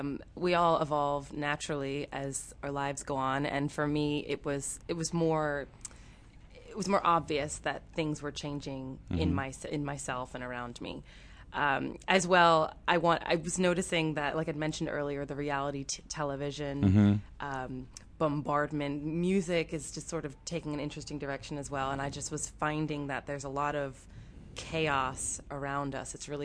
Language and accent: English; Long Valley, New Jersey, United States; Yes, I grew up in New Jersey, in Long Valley.